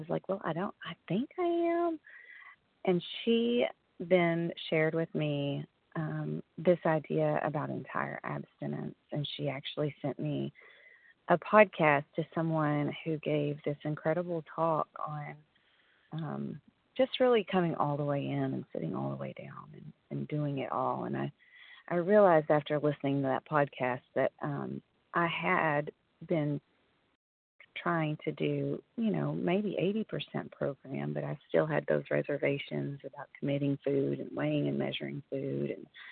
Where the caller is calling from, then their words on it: Kentucky, United States; recovered compulsive overeater, calling in from Kentucky.